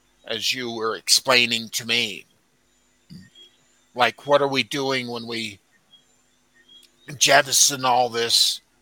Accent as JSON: {"language": "English", "region": "Iowa", "country": "United States", "tie": "born or raised there", "said": "And, you know, I grew up in Iowa, a lot of corn around there, a lot of soybeans."}